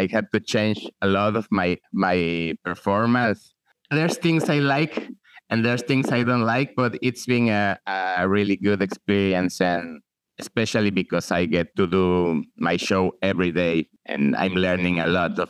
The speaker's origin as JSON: {"language": "English", "country": "Mexico", "said": "I'm a juggler from Mexico."}